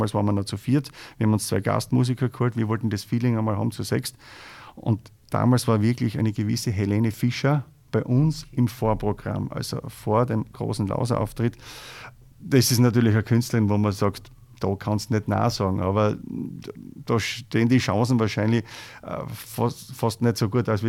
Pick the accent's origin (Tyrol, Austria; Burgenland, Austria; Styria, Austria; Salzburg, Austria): Styria, Austria; nachdem ich ja als Steirer schon über 20 Jahre in Kärnten am Club Einersee zu Hause bin